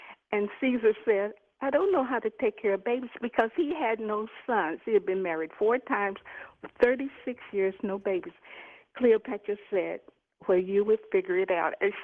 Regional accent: Louisville, Kentucky, United States; He and I grew up together here in Louisville.

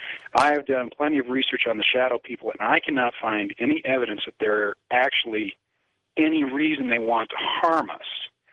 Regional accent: Wyoming, United States; you know, I'm from Wyoming. You know, I'm an old cowpuncher.

